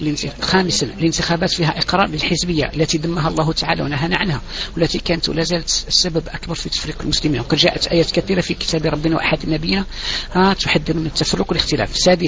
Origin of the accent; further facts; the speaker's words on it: Algeria; لقد حصل مرة عندنا في الجزائر مناقشة استيراد الخمر